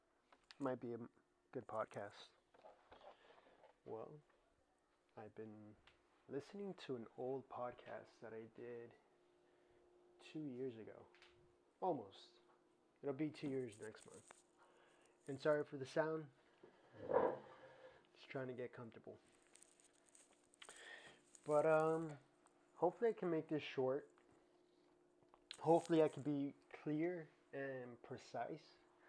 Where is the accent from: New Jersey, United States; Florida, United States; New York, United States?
Florida, United States; Miami; born there; also born or lived in Venezuela / Colombia; My parents are Colombian. I lived in Venezuela when I was young, all the way from a baby till I was 6. But I was born in Miami in Jackson Memorial Hospital.